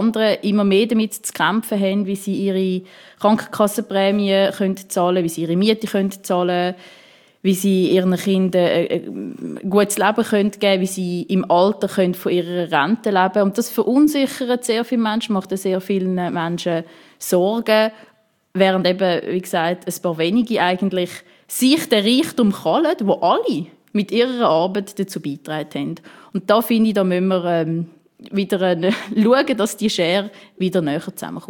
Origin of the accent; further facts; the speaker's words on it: Winterthur, Zurich, Switzerland; ich komme aus Winterthur.